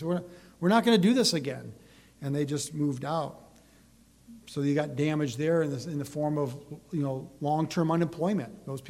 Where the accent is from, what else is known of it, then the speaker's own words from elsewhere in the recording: Detroit, Michigan, United States; I grew up in the Detroit area.